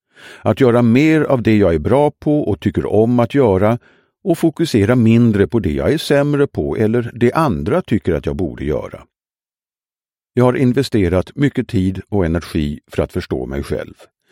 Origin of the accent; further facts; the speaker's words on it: Norrköping, Östergötland, Sweden; Jag föddes 1973 i Norrköping och växte upp med mina föräldrar och tre syskon, varav jag är näst äldst.